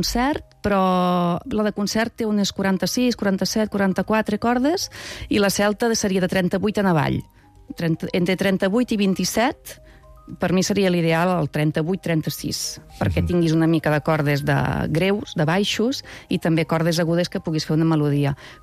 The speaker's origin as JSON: {"language": "Catalan", "town": "L'Espluga de Francolí", "region": "Catalonia", "country": "Spain", "said": "jo vinc de l'Espluga de Francolí, és un poble, doncs ara tenim 4.000 habitants, hi ha una escola de música"}